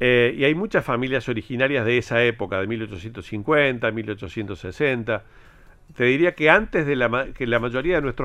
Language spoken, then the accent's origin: Spanish; Argentina; Estos somos los argentinos.